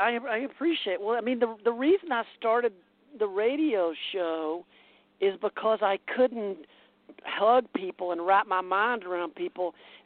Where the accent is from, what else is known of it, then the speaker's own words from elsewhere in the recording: the South, United States; now in California, United States; You know, I grew up in the South, and grew up in. You know, men were reserved and strong, and gave a strong handshake, but never hugged or anything. And then I moved to California